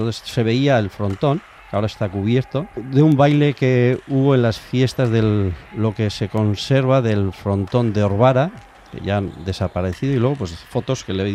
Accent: Leiza, Navarre, Spain; born there; Yo soy nacido en Leiza, al lado de la plaza, entonces pues el poch de la pelota lo he oído desde que nací.

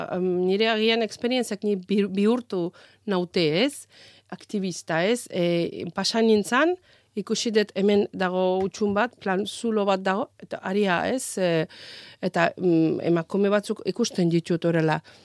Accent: Azerbaijan; born there; Basque is a second language; also born or lived in Baku; Ez, ni hiriburun azken 10-12 urtean bizi nintzen. Baina jaio nintzen Iraneko mugan dagoen herri txiki baten.

